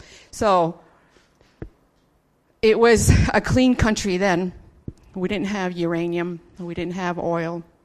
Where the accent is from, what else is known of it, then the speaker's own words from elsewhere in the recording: Utah, United States; And because I know who I am, I know where I come from. I come from the Bears Ears area. And my mother and my grandfather and my grandmother, they've lived there.